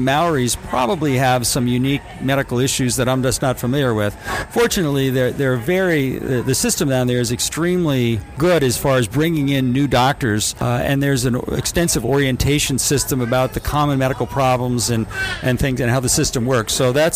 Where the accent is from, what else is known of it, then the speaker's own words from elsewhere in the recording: New Jersey, United States; accent: New Jersey; I grew up in New Jersey, and so people sometimes can detect a little bit of a New Jersey accent, you know, when I start talking